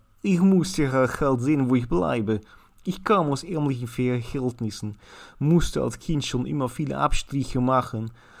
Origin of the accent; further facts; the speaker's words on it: Switzerland; Wie du merkst, bin ich auch in der Schweiz aufgewachsen.